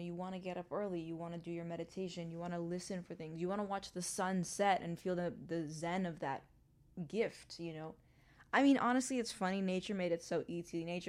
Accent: New York City, New York, United States; also born or lived in Hong Kong / Mumbai / London; now in Los Angeles, United States; because I grew up in New York City, like in the heart of Manhattan. My family then moved to Hong Kong, Mumbai, London. I've only known cities.

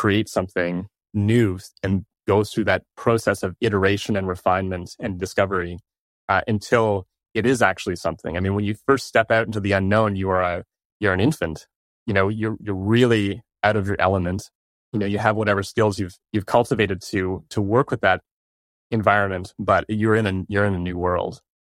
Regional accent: Toronto, Ontario, Canada; I am from Toronto. And I still reside here.

